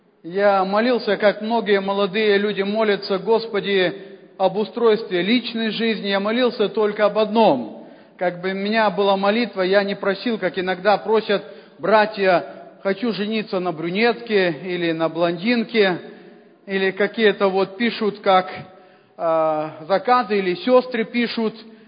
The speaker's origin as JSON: {"language": "Russian", "country": "Belarus", "moved": "as an adult", "lives_now": "Russia", "said": "И я белорус, я жил в Белоруссии."}